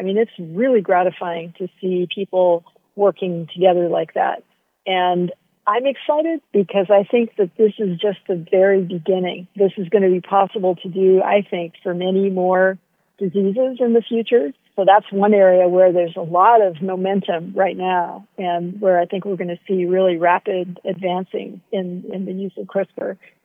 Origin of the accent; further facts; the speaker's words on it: Hawaii, United States; We came from very different parts of the U.S. She was born and raised in Mississippi. I grew up in Hawaii.